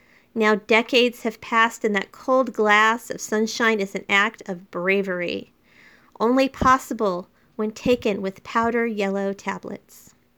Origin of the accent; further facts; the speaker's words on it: Florida, United States; I grew up in Florida. And my parents had this house that was in really bad shape that they bought and they refurbished.